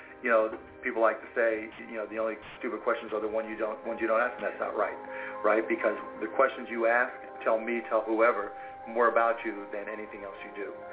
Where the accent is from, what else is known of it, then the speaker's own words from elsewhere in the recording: Pittsburgh, Pennsylvania, United States; I mean, I grew up in Pittsburgh